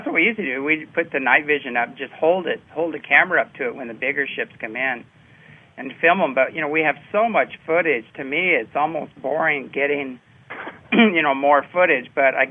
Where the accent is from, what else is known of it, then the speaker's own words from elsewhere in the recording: Apple Valley, California, United States; Well, you know, I was raised in Apple Valley, California, and Hesperia is basically where his main lab was